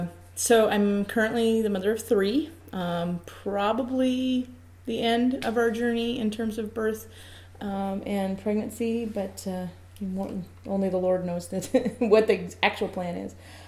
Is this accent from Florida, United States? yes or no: no; Glendale, Arizona, United States; Well, then I'm from Glendale, Arizona, 59th Avenue and Olive area.